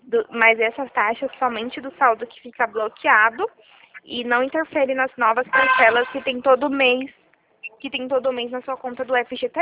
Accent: Presidente Prudente, São Paulo, Brazil

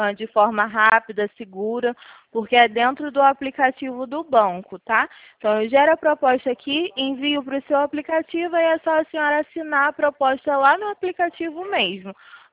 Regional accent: Rio de Janeiro, Brazil; Então, eu sou do Rio de Janeiro.

